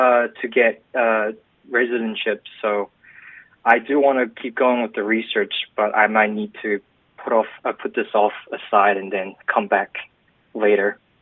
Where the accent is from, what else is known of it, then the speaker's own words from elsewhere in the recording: South Korea; South Korea.